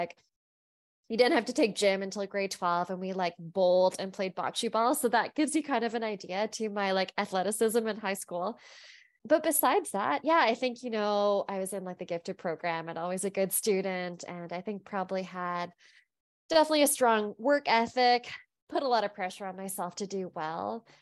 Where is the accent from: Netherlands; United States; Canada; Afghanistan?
Canada; Toronto, Ontario; Yeah. So I grew up in Etobicoke, which is like the west end of Toronto. You know, a very nuclear family, mom, dad, and me and my sister, who's 5 years younger than I am.